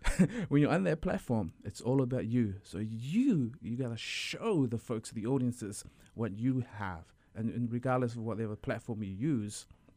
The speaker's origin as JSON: {"language": "English", "country": "New Zealand", "tie": "born or raised there", "said": "Exactly. I grew up in New Zealand, and I saw … perform in New Zealand doing a lot of theater stuff."}